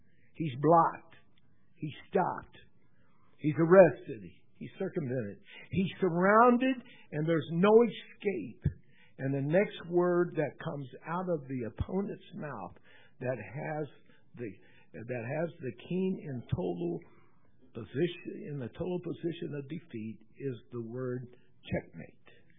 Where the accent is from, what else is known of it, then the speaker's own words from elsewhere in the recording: the Ozarks, United States; Wasn't a popular game with those I grew up around in the Ozarks.